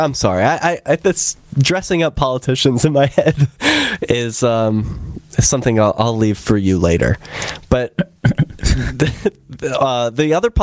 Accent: Keene, New Hampshire, United States; He visited Keene, my hometown

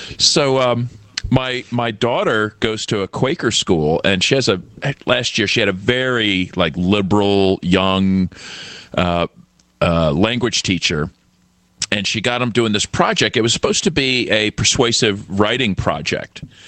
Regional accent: United States; well, is that just because I'm an American

